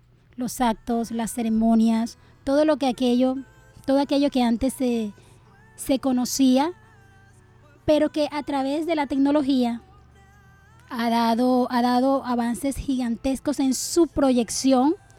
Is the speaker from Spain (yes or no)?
no; Colombia; A nosotros nos identifica como colombianos